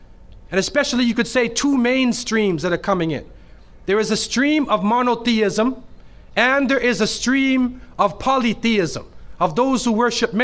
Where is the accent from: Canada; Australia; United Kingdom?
Canada; Toronto, Ontario; I'm coming from Toronto, Canada. There's four seasons, not two or three like you have here.